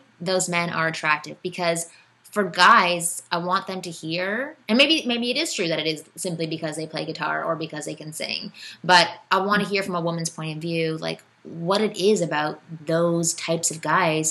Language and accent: English; Canada; I'm Canadian.